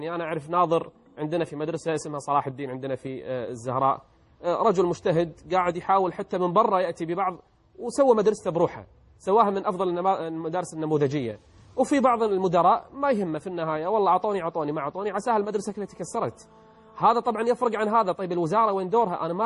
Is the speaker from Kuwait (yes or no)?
yes; Kuwait